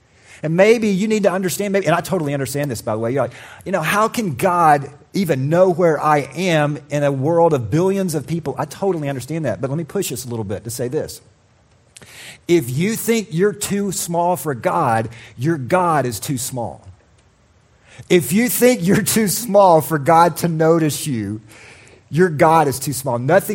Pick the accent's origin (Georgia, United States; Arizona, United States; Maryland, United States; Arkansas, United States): Georgia, United States; Atlanta; I grew up in Atlanta, as you know, and I was a huge sports fan growing up.